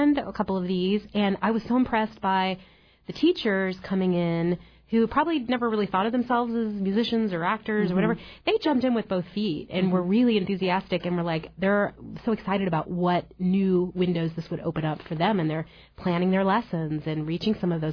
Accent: Cincinnati, Ohio, United States; Well, I remember I grew up in Cincinnati, and we did a field trip to the symphony

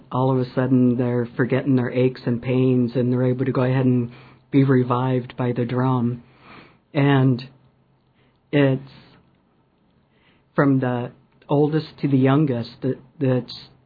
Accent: Seattle, Washington, United States; I was born and raised in Seattle

